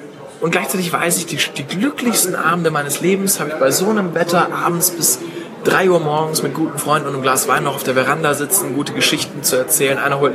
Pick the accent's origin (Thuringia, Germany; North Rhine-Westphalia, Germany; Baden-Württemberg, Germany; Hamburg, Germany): Baden-Württemberg, Germany; Stuttgart; Ich komme aus Stuttgart, ich fahre auch gern Autos, die von dort kommen.